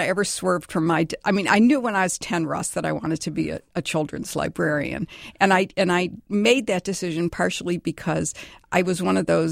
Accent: Detroit, Michigan, United States; Oh, I grew up in Detroit, Michigan.

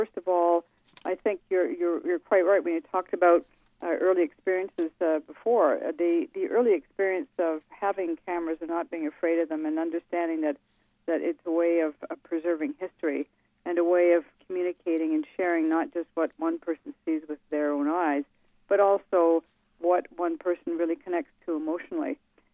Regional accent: Canada; as a Canadian, even though I spent a lot of my time in the States

